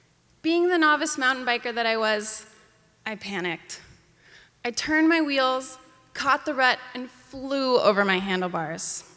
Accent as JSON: {"language": "English", "town": "Ketchum", "region": "Idaho", "country": "United States", "tie": "born or raised there", "said": "When I was young, I was in a summer mountain biking camp in my hometown of Ketchum, Idaho."}